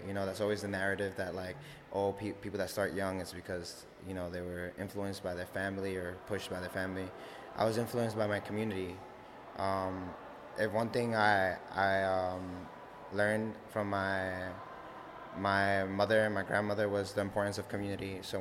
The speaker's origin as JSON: {"language": "English", "town": "New York City", "region": "New York", "country": "United States", "said": "I'm from Harlem in New York City."}